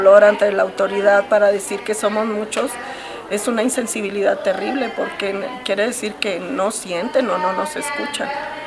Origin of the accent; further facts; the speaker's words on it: Hidalgo del Parral, Chihuahua, Mexico; yo soy de Parral, Chihuahua.